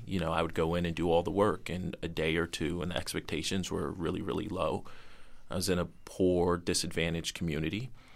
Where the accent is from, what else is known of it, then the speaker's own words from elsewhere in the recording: Albany, New York, United States; I am originally from Albany, New York. I grew up in a single-parent household, child of a disabled mother.